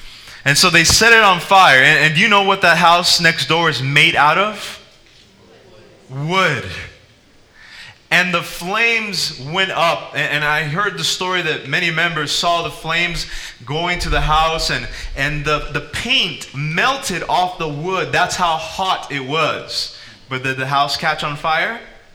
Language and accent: English; California, United States; I come from California, and every summer we have to deal with fires.